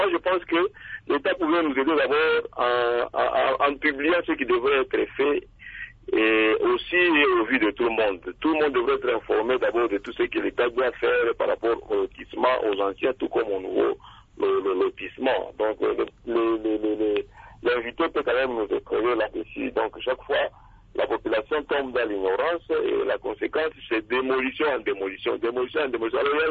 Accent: Kasumbalesa, Haut-Katanga, DR Congo; Je vous dis, ici chez nous, à Kasumbalesa, nous avions connu un problème de la construction là, anarchique.

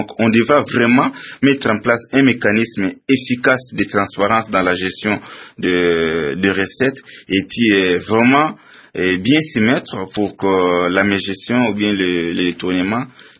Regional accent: DR Congo; mais avoir la mentalité qui nous habite jusque-là en tant que Congolais

